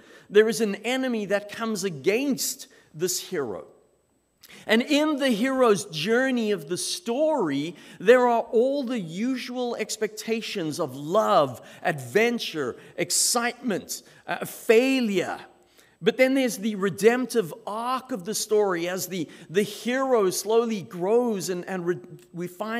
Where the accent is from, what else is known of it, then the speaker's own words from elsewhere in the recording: South Africa; I grew up in South Africa. I was born and raised in South Africa. I grew up during the apartheid era, the separation acts. I went to an all-boys, whites-only school.